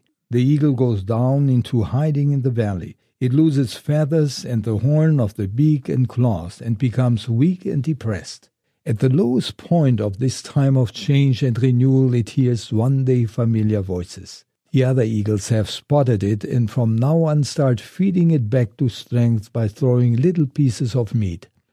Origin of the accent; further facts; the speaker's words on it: Germany; I remember while growing up in Germany after World War II, that my mother had a picture frame